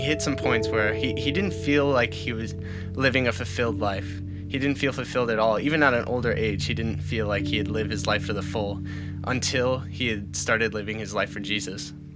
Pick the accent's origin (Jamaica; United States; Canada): Canada; Charlottetown, Prince Edward Island; I'm 19 years old. I come from Charlottetown, Prince Edward Island, Canada. And this is the story of how I've come to my faith. So I grew up in a large Catholic family.